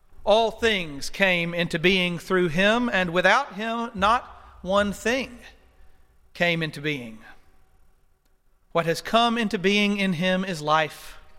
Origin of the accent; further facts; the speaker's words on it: Paragould, Arkansas, United States; I was born in Paragould, a northeast Arkansas delta town known for its quirks. I was raised hiking up and down 8 Mile Creek